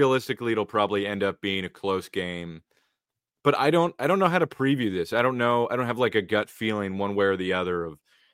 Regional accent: New Jersey, United States; My mom, whenever we grew up in New Jersey and we used to watch the Giants.

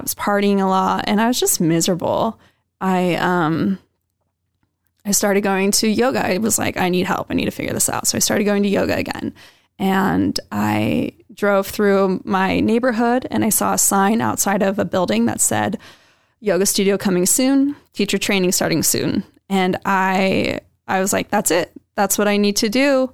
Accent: Boise, Idaho, United States; also born or lived in Seattle; I ended up moving back to my hometown because my boyfriend and I just, we were having a hard time in Seattle. His work wasn't working out. He wanted to move back to Boise. We moved back.

